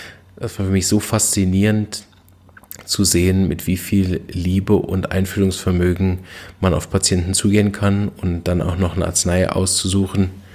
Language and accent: German; Berlin, Germany; Ich bin aufgewachsen in Berlin